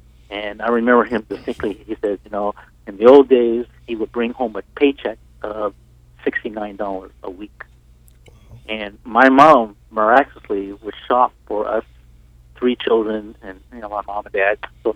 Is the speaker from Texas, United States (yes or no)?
no; California, United States; now in Hawaii, United States; I was raised primarily in California, and I was not raised in a Christian home.